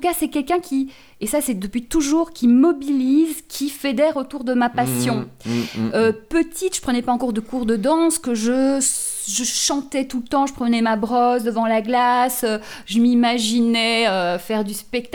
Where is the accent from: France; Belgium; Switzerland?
Belgium; J'étais en Belgique, hein, j'ai grandi en Belgique